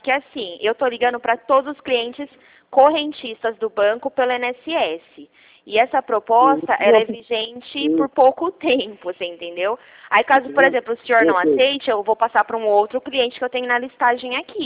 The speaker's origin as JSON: {"language": "Portuguese", "town": "Marília", "region": "São Paulo", "country": "Brazil", "said": "Não, eu sou de Marília, é interior de São Paulo."}